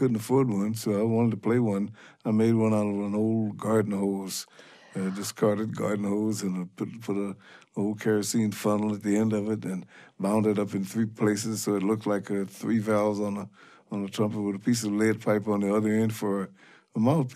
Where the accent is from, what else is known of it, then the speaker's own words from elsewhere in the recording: St. Louis, Missouri, United States; St. Louis is my home, yeah. I was born in St. Louis.